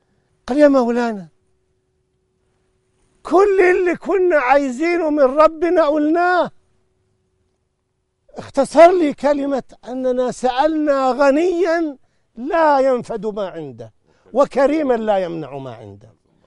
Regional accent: Najd, Saudi Arabia; وكان بعض القرى عندنا في نجد

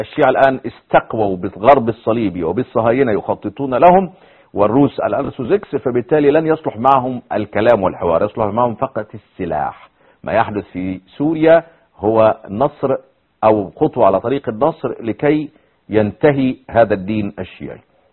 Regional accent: Iraq; يعني انا ابن العراق احكي وياك عراقي ومعي باسبور عراقي لما اتيت من محافظة تانية خلاف بغداد

